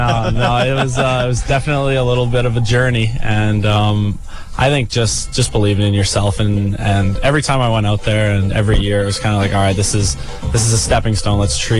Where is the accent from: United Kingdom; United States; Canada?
Canada; It's because I'm Canadian.